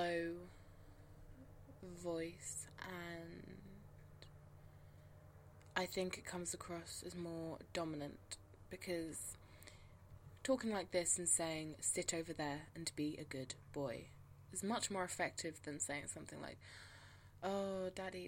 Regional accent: England, United Kingdom; considering that I am English.

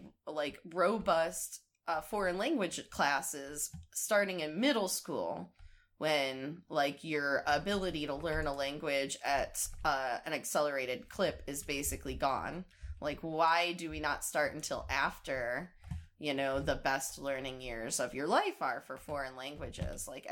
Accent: United States; I'm American. I am American.

